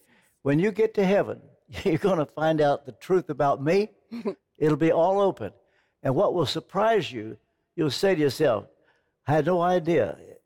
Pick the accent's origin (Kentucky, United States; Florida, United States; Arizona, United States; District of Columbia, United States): Kentucky, United States; You know, I was brought up in Kentucky in the days when there were only 48 states.